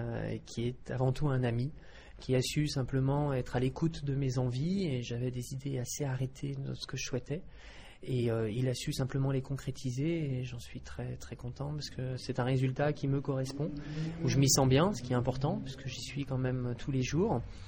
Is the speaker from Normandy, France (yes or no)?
no; Belley, Auvergne-Rhône-Alpes, France; born there; Je suis né à Belley.